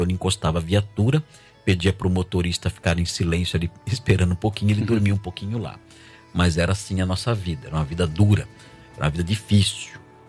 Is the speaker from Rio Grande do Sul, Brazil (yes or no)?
no; São Paulo, Brazil; evangélica batista muito forte em São Paulo, comunidade Leta. E nos mudamos, quando eu tinha 2 anos de idade, para um bairro próximo chamado Vila Ema. Mas meus pais, eles eram muito pobres, filhos de ex-lavradores, operário.